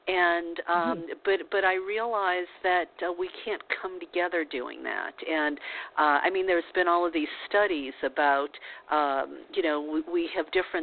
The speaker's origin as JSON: {"language": "English", "region": "the South", "country": "United States", "tie": "born or raised there", "said": "I mean, I was brought up in the South, and I will say, here on live radio that, I grew up a racist because I didn't know any better"}